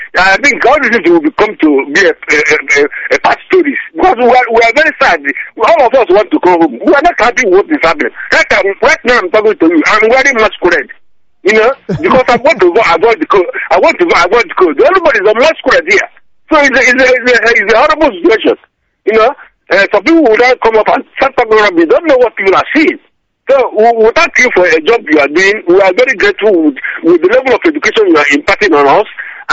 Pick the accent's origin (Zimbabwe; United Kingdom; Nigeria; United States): Nigeria; now in Munich, Germany